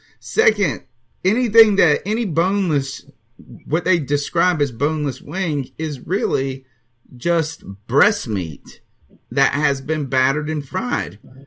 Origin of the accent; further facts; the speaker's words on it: the South, United States; they like a little ranch with their pizza because we're from the South.